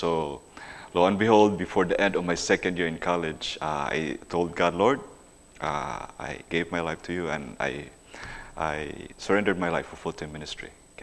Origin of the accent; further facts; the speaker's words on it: Mindanao, Philippines; born there; So I was born in the Philippines, in the southern part of the country, in Mindanao. And all of my relatives, most of my relatives attend a religion, a cult called Philippine Independent Church.